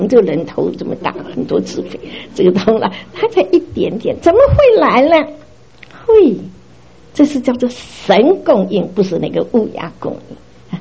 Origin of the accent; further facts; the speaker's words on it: Xiamen, Fujian, China; 好吃，哎，我们厦门话偷家哈，就是讨一点吃啊